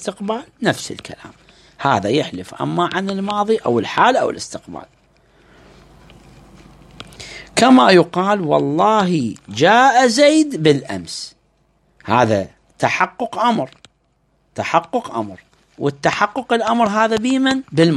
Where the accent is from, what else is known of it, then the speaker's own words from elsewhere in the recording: Iraq; هاي عندنا بالعراق